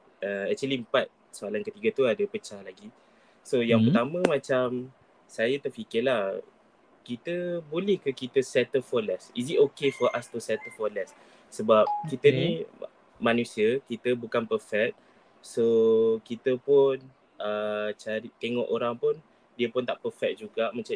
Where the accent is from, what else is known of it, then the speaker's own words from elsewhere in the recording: Kuala Lumpur, Malaysia; now in Pasir Tumbuh, Malaysia; Saya asal di Kuala Lumpur.